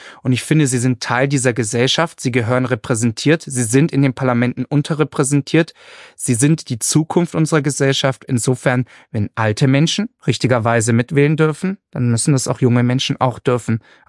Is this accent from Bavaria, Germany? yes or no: yes; Nuremberg, Bavaria, Germany; hier in der Südstadt, wo ich herkomme